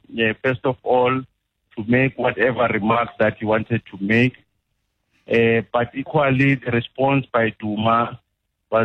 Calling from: Orange Farm, Gauteng, South Africa; I'm calling from Orange Farm.

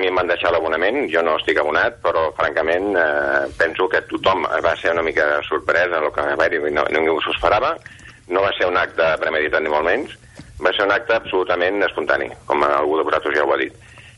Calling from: Vilafranca, Catalonia, Spain; de Vilafranca.

